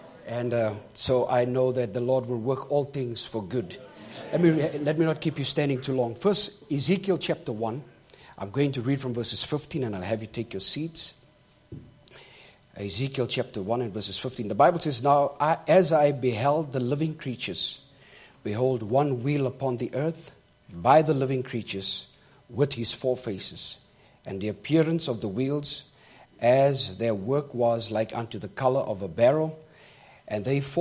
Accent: United Kingdom; I hope my accent won't be too bad tonight. I'm British, so some of my words will be a bit different than yours.

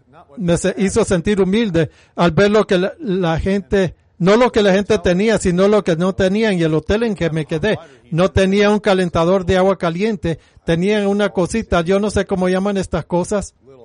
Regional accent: United States; No como la mayor parte de la gente hace aquí en esta nación. Lo que hacemos como americanos muchas veces, al ver a nuestro vecino de al lado

